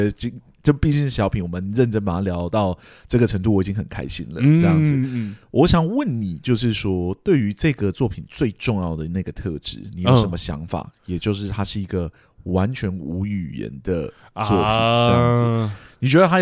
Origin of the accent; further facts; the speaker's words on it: southern Taiwan, Taiwan; now in Taipei, Taiwan; 因为我们南部是大家庭嘛